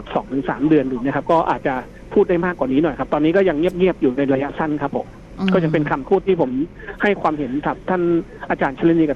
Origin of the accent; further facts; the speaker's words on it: Sukhothai, Thailand; อย่างสุโขทัยที่เป็นภูมิลำเนาผมเนี่ย